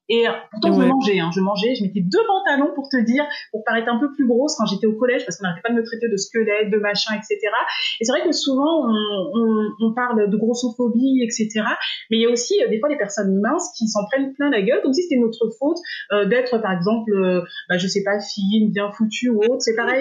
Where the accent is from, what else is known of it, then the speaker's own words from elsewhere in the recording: France; Je suis française